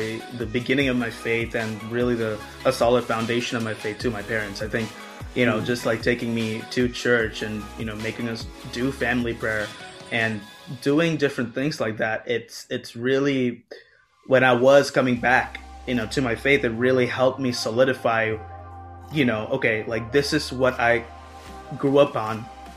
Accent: Kerala, India; also born or lived in Middle East; I'm not Middle Eastern. I was just born in the Middle East. I am Indian. I'm South Indian. I'm called Malayali. Like, that's what they call us.

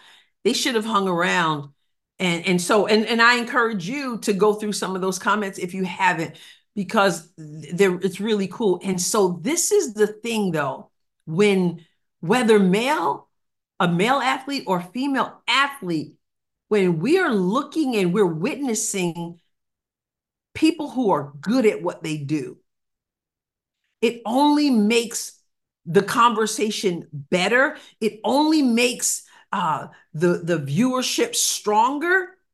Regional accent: New York, United States; moved away; back in New York when I was still in New York, born and raised in New York, but I left a few years ago.

